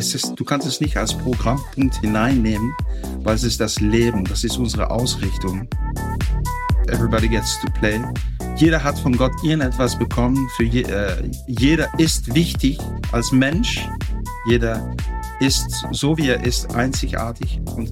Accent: Netherlands; now in Germany; Ich bin Holländer

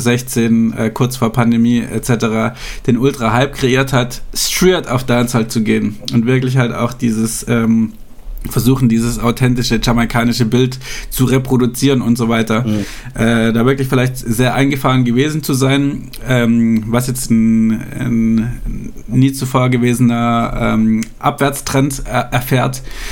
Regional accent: Ravensburg, Baden-Württemberg, Germany; wir kommen ja aus, also … wir kommen aus Ravensburg ursprünglich

